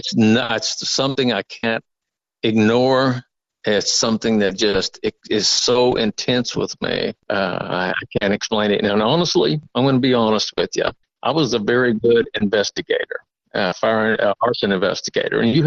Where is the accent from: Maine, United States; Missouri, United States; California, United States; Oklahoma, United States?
Oklahoma, United States; there was a lady here in Oklahoma that was number two at the Comanche Nation College here in my hometown.